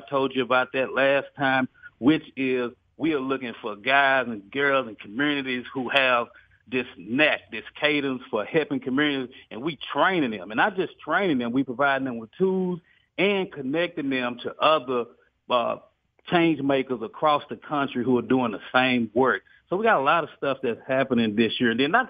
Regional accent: Dallas, Texas, United States; I come from South Dallas, you know, East Dallas

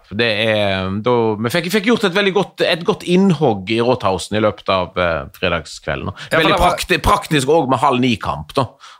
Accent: Western Norway, Norway; Som vestlending tenker jeg at det en god terningkast 4.

